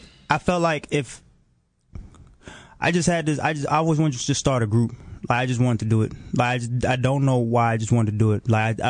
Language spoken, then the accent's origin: English; Virginia, United States; No, I'm from Virginia.